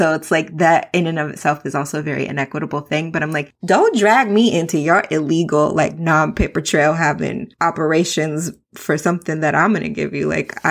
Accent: California, United States; growing up in the Bay Area, California, really like enlightened me to a lot of things because around a lot of artists

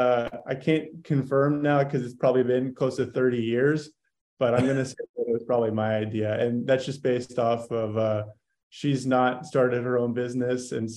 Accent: San Antonio, Texas, United States; now in Austin, United States; Grew up in San Antonio, Texas, and lived there through the end of high school. I moved to Austin, Texas to go to college. I got here in about 2004 and pretty much immediately fell in love with it.

